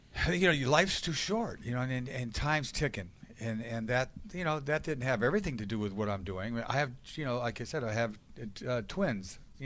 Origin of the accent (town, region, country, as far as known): Boston, Massachusetts, United States